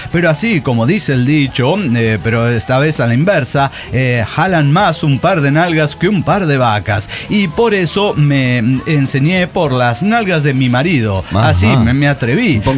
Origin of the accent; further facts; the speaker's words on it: Camiri, Santa Cruz, Bolivia; soy del sur de Bolivia, de la localidad de Camiri, el Chaco cruceño, ajá, que pertenece al departamento de Santa Cruz, cuya capital es Santa Cruz de la Sierra